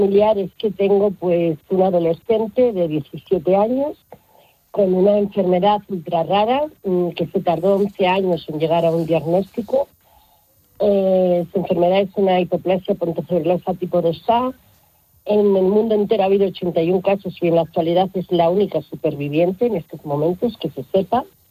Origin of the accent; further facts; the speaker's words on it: Valladolid, Castile and León, Spain; yo soy de Valladolid, a mí me ha tocado estar en Barcelona, me ha tocado estar en Madrid, me ha tocado estar en Navarra